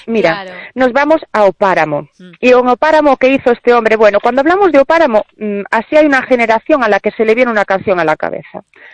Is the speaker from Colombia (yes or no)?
no; O Corgo, Galicia, Spain; Yo me crié aquí al lado, en el Corgo